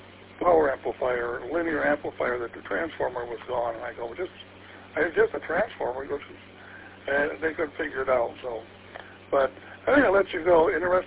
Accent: Sturgis, United States; Yeah, I grew up in Sturgis. I got interested in radio.

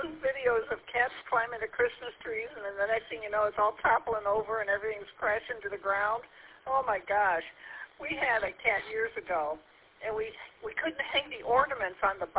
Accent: Columbus, Ohio, United States; born there; I was born in Columbus, but that was a long time ago.

